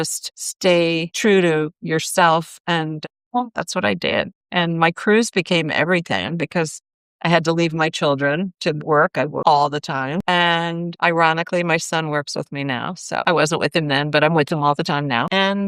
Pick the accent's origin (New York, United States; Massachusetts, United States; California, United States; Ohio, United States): Ohio, United States; Cleveland; I grew up in Cleveland, Ohio. I had a great museum and my mom used to take me there.